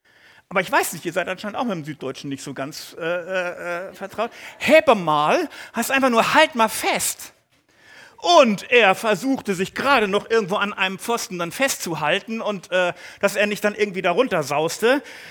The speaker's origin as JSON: {"language": "German", "town": "Bad Segeberg", "region": "Schleswig-Holstein", "country": "Germany", "tie": "born there", "also_born_or_lived": "Hamburg", "said": "Und ich bin ja gebürtig Bad Segeberg, also von da ganz oben, Hamburg dann noch gewesen."}